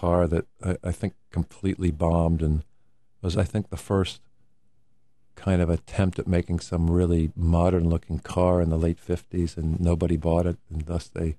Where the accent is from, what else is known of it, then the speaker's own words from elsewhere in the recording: Delaware, United States; I grew up in Delaware, yeah. And I used to listen to the jazz station from Philadelphia at night